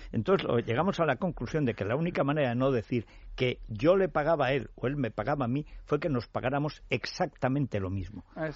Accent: Aragon, Spain; yo soy de Aragón

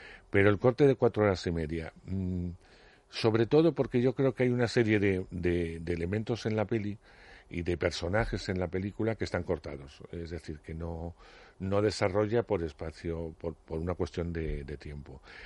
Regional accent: Castile and León, Spain; he estado para las ferias y tal en mi pueblo, y bueno, y bien, en Palencia

